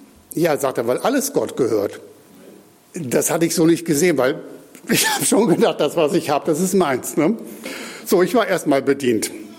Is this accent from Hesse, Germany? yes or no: yes; Leimsfeld, Hesse, Germany; Wir haben vor einigen Wochen in Leimsfeld, in meiner Heimatgemeinde, das 100-jährige Bestehen gefeiert.